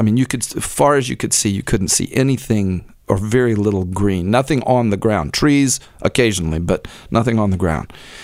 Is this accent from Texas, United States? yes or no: yes; Oakville, Texas, United States; It's named for all of the beautiful live oaks that grow down there. Oakville is my hometown.